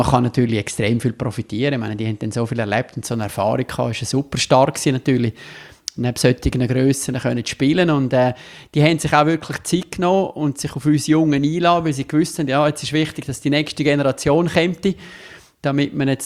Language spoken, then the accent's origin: German; Davos, Grisons, Switzerland; now in Rapperswil-Jona, Switzerland; Ich bin in Davos geboren und aufgewachsen und bin dort früh auch mit Sport, mit Eishockey, aber auch mit Skifahren in Verbindung gekommen und wohne jetzt aber im Unterland, wie wir Bündner sagen, in Rapperswil-Jona.